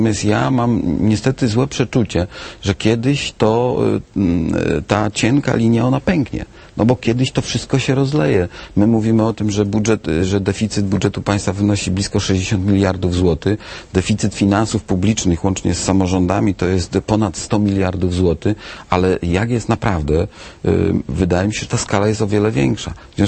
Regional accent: Opole Voivodeship, Poland; Pochodzę z województwa opolskiego

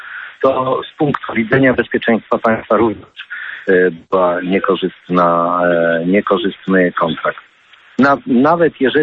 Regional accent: Kielce, Świętokrzyskie Voivodeship, Poland; now in Stargard, Poland; jako że Kielce to moje rodzinne miasto, tutaj mieszkała moja mama, moje rodzeństwo mieszka nadal

